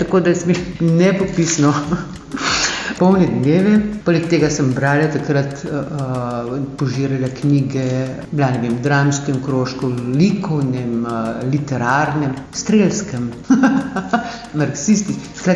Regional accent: Cirkulane, Drava, Slovenia; also born or lived in Ptuj; Rodila sem se na Ptuju, ampak na Ptuju v porodnišnici, doma sem v Halozah, to je 15 km proč, tako da moj rojstni kraj je Slaneset občina Cirkulane, 3 km stran je Drava, to so haloški griči

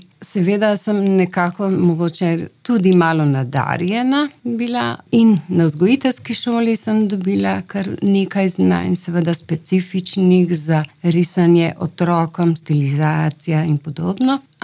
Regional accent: Ilirska Bistrica, Littoral–Inner Carniola, Slovenia; also born or lived in Postojna / Ljubljana; v bistvu sem se rodila v Postojni … potem pa s 5 letom se je družina preselila v Ilirsko-Bistrico, tako da se imam za domačinko Ilirske Bistrice, kljub temu, da sem potem po vzgojiteljski šoli živela v Ljubljani

